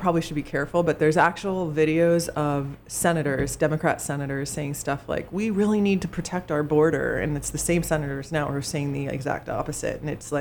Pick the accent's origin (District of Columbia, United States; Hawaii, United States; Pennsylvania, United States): Pennsylvania, United States; Phoenixville; born there; Pennsylvania. I was born in Phoenixville, so a small town.